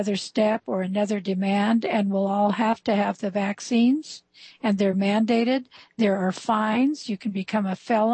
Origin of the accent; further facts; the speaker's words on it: United States; it reminds me that I am an American and I like the spirited, patriotic music.